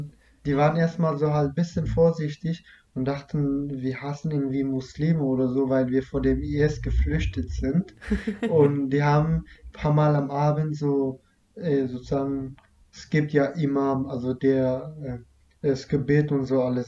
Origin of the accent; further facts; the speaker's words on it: Iraq; German is a second language; ich komme aus dem Irak